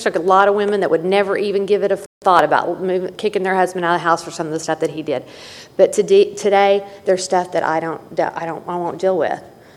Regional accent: Oklahoma, United States; I'm from Oklahoma. I am not an OU fan. I'm an Oklahoma State girl.

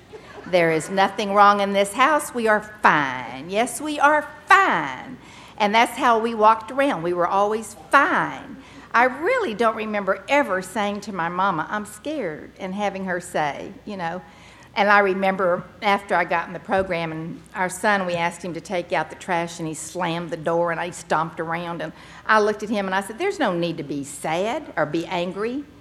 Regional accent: San Antonio, Texas, United States; also born or lived in Midland; Now, when I was born in Midland, Texas. And shortly after I was born, my family moved to San Antonio, and that's where I grew up.

